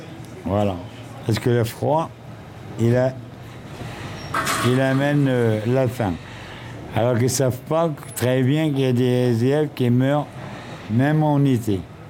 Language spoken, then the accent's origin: French; Lille, Hauts-de-France, France; Et je suis natif de Lille.